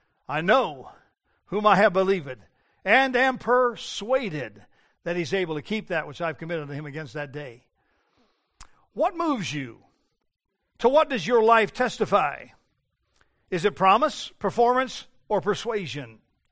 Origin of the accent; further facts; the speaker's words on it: Denver, Colorado, United States; born there; I am an American citizen, born in Denver, Colorado, June the 1st, 1954, in Mercy Hospital.